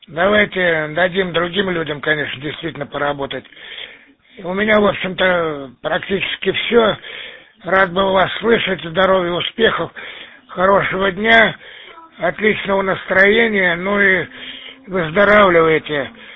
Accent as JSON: {"language": "Russian", "town": "Peterhof", "region": "Saint Petersburg", "country": "Russia", "tie": "born there", "said": "отец Самары, мама с Сызрани. А я сам родился в Питере, как бы ни туда, ни сюда. Но в это время у меня отец учился в училище военном. Поэтому я и родился там, в Петродворце."}